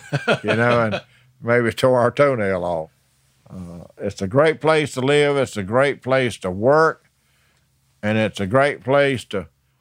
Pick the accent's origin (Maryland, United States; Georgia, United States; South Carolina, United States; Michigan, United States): Georgia, United States; Willacoochee; as I grew up in Willacoochee, my recreation department was in the Alapaho River swamp, you know, and we wasn't scared of snakes.